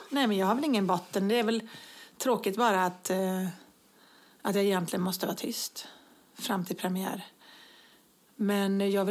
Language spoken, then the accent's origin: Swedish; Viskafors, Västra Götaland County, Sweden; jag kommer ju från Viskafors utanför Brås. Det är precis lika litet samhälle.